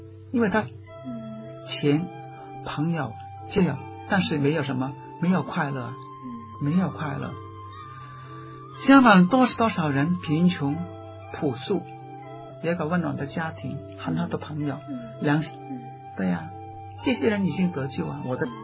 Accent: Guangdong, China; accent: Cantonese; 其实我们广东话也说奸

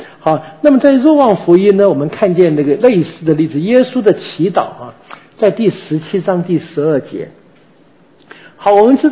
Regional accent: Taiwan; accent: Taiwanese; 或者我们用我们台湾话说吧，喝康了哈

